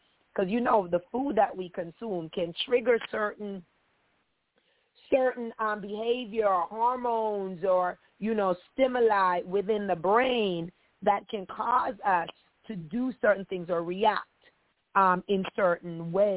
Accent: Jamaica; like growing up in Jamaica or, you know, in the Caribbean island, where it's hot most times

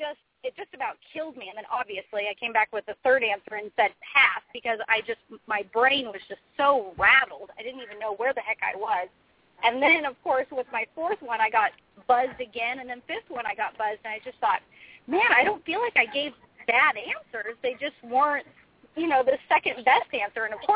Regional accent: West Coast, United States; and I actually live in Lodi, which is a really small little wine country town, great place. But yeah, we're all from the West Coast.

